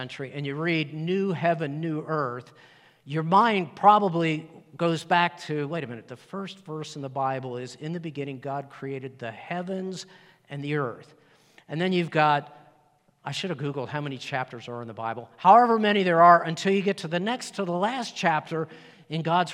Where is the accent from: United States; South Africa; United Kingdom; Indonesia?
United States; Chesapeake Bay; I like water. I grew up on the East Coast. I grew up by the Chesapeake Bay.